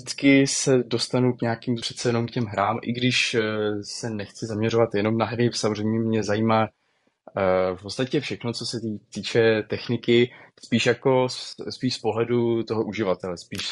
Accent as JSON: {"language": "Czech", "region": "Prague", "country": "Czechia", "said": "Je mi 25. Jsem Pražák, studuju v současné době na Filozofické fakultě, obor rusistika, ruština a ruský jazyk a literatura."}